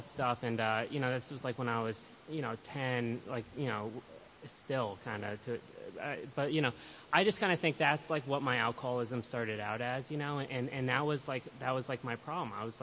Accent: Greenwich, Connecticut, United States; So, I was born in Connecticut. I grew up in Greenwich, Connecticut.

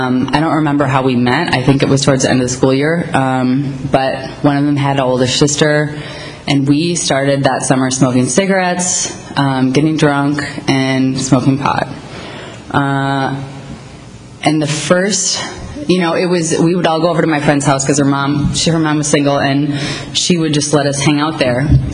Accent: Minnesota, United States; I'm originally from Minnesota.

